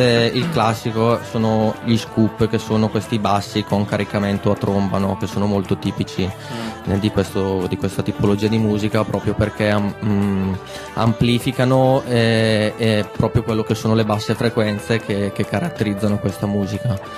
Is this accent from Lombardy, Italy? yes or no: yes; Rovato, Lombardy, Italy; io per esempio sono originario di Rovato